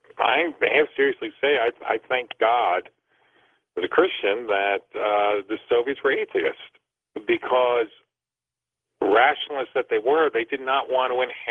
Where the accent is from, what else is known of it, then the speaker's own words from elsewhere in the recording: New Jersey, United States; Hey, I grew up in New Jersey.